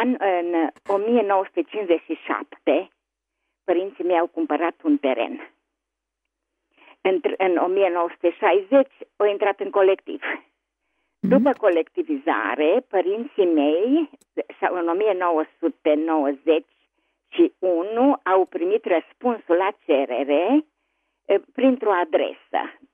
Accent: Cluj-Napoca, Cluj County, Romania; și vă sunt din Cluj.

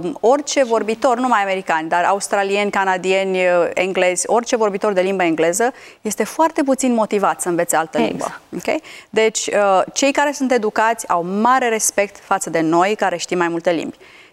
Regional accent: Romania; Deci am avut o mare admirație față de cultura americană crescând în România și crescând în comunism

